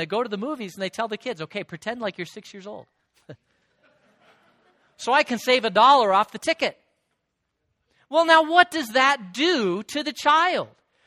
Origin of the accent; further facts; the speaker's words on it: Phoenix, Arizona, United States; I remember growing up in Phoenix. Is it okay to grow up in Phoenix?